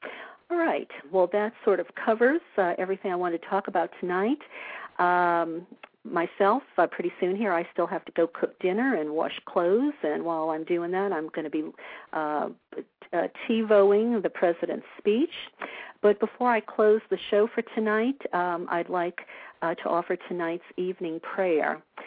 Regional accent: New Orleans, Louisiana, United States; although I came from the Bible Belt of New Orleans, now I'm walking the ancient path of a priestess of the Goddess.

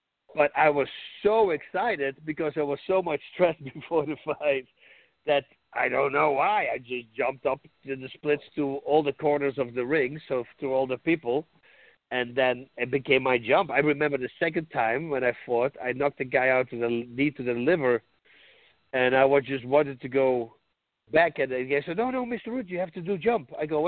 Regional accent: Netherlands; So I'm from Holland. I come from Thai boxing.

